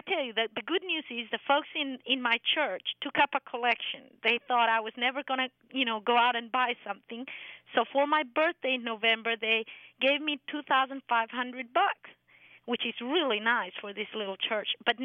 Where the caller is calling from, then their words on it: Chapel Hill, North Carolina, United States; Well, actually, I'm from Chapel Hill, but since one of your last callers was from Chapel Hill, I was embarrassed that we were getting more than our fair.